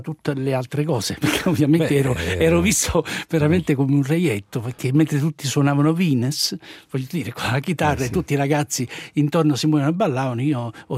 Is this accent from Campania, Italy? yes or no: yes; Naples, Campania, Italy; io sono napoletano